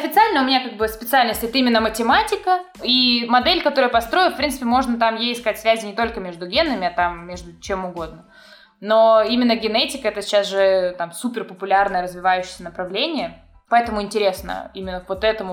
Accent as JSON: {"language": "Russian", "town": "Novosibirsk", "region": "Novosibirsk Oblast", "country": "Russia", "said": "И я из Новосибирска, иногда я смотрю там прогноз погоды, и я вижу, что в Новосибирске теплее, чем здесь."}